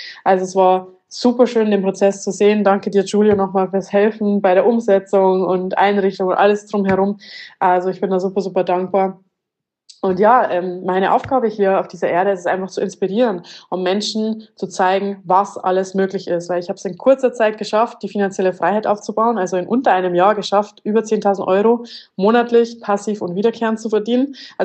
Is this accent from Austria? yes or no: no; Bavaria, Germany; ich bin ursprünglich, komme ich aus Bayern, reise allerdings seit 4 Jahren um die Welt, bin mit Hauptstandort Zypern jetzt die ganze Zeit unterwegs gewesen